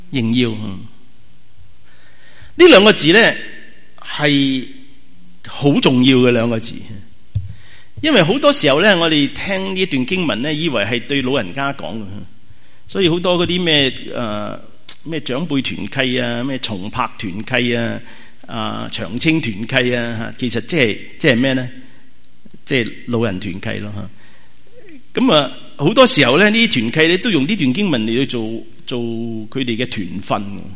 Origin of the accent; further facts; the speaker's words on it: Guangdong, China; 我哋广东人有一句说话话